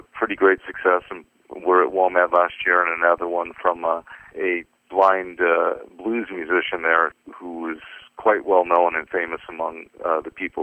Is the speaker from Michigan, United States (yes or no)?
no; California, United States; growing up in the Bay Area and seeing people returning after the war